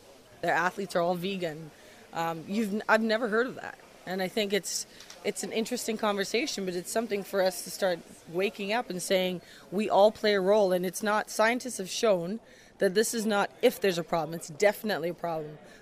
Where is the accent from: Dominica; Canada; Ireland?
Dominica; like, I'm from Dominica.